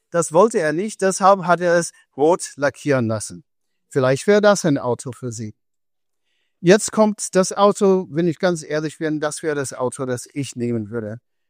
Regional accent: Ebersbach, Germany; ich komme hier aus Ebersbach und ich bin begeistert von Autos, wie Sie auch

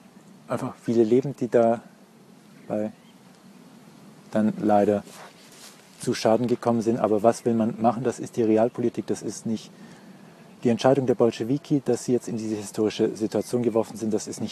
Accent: Germany; wenn man da als Deutscher herkommt, dann kommt man auch als Faschist dahin. Und ja, also von dem her, es ist so logisch, das zu affirmieren, wie ich sagte, alle Deutschen sind Nazis, wir haben sie sind Nazis.

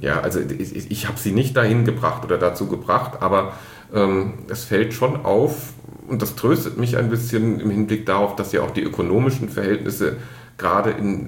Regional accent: Groß-Gerau, Hesse, Germany; Aus Groß-Gerau.

